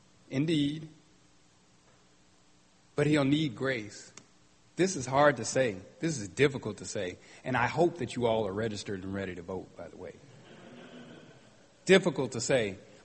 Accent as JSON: {"language": "English", "region": "Pacific Northwest", "country": "United States", "tie": "born or raised there", "said": "I told you I grew up in the Northwest where agriculture was the way that everybody made money."}